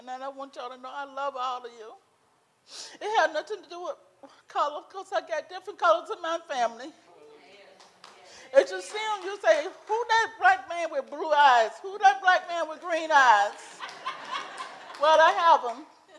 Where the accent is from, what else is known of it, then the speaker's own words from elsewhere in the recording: Hattiesburg, Mississippi, United States; moved away; But Ronnie, no, I'm from Hattiesburg, Mississippi. And I had never been to a church and so loving and caring since I left Hattiesburg.